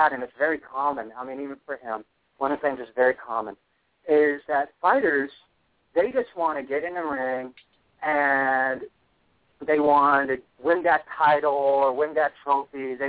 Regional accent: Los Angeles, California, United States; I grew up in Los Angeles, so every weekend that I could get, that I had the money to go down to Venice Beach, this was back in the 80s

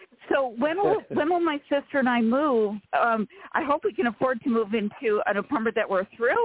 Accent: California, United States; from California.

